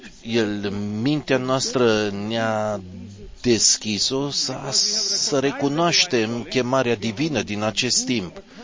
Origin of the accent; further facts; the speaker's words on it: Atlanta, Georgia, United States; din Atlanta